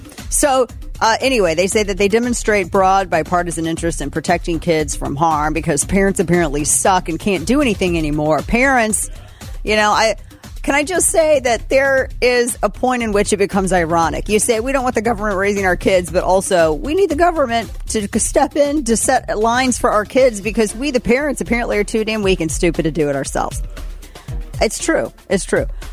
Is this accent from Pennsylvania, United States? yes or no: no; St. Louis, Missouri, United States; And I'm from St. Louis.